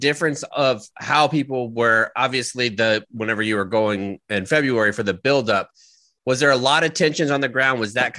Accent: Florida, United States; I'm from Florida originally. I don't go to Florida that often.

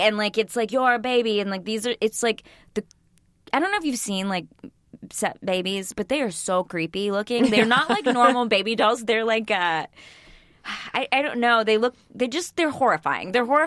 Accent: Texas, United States; Okay, so when I grew up in Texas, and I remember we went to New York once when I was like five

